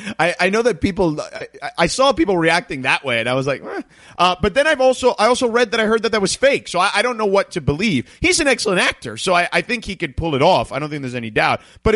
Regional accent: Florida, United States; Listen, man, I grew up in Florida, and there's no way I am anywhere near an alligator that's alive.

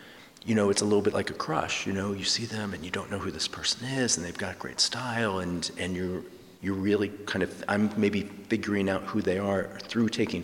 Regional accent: Indiana, United States; You know, I grew up in Indiana, and so the world came to me through magazines and images, because Indiana didn't look like this.

